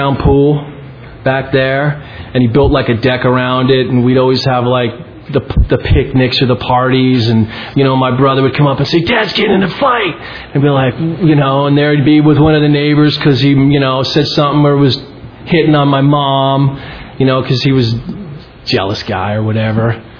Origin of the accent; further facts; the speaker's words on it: East Coast, United States; I'm from the East Coast, and I was from an alcoholic family with a lot of recovery.